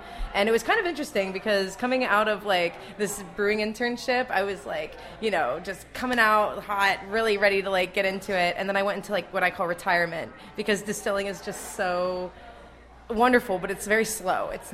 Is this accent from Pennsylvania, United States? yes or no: yes; Pittsburgh, Pennsylvania, United States; Little backstory, I'm from Pittsburgh.